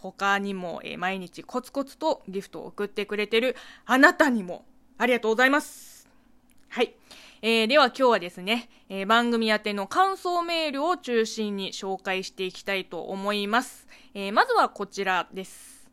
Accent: China; Japanese is a second language; now in Japan; この番組は中国生まれ中国育ちの私 … があなたの質問に答えていく Q&A ラジオでございます。

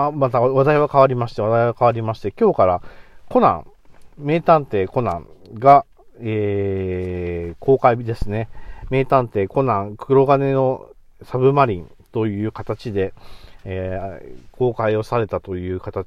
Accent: Gifu, Japan; 岐阜だから地元っちゃ地元なんですけど、まあ、地元よりは離れているわけですよ。美濃国と飛騨国で分かれていて、僕、美濃国の方に住んでますからね

